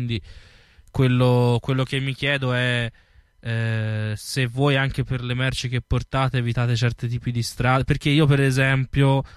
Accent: Florence, Tuscany, Italy; da fiorentino, mi ricordo che quando lavoravo in certe zone sapevo che strade fare per evitare il turismo

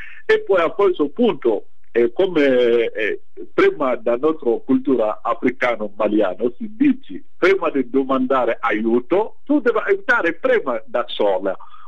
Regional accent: Mali; born there; Italian is a second language; il regalo che io può fare a mio paese dove è nato io

